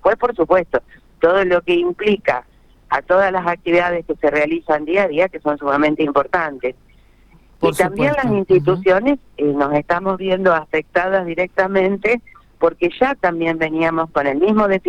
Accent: Santa Fe, Argentina; explicándole como ciudadanos santafesinos lo dificultoso de esta situación

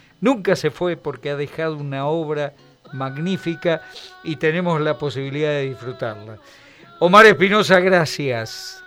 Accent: Argentina; Como argentino, me siento orgulloso

